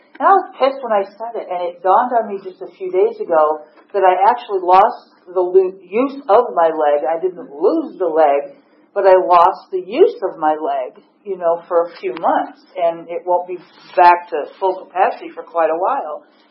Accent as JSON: {"language": "English", "region": "Illinois", "country": "United States", "tie": "born or raised there", "said": "But I come from a family, I was born in Illinois, I was raised in Illinois. We have a family of six."}